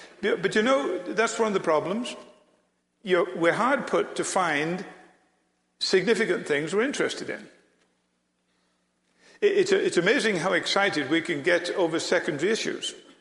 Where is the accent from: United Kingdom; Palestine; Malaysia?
United Kingdom; but being British, I know what to do when you don't know what to do.